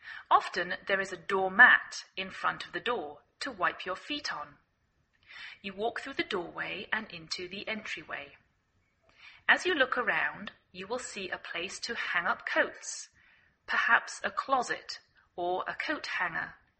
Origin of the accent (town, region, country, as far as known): England, United Kingdom; now in United States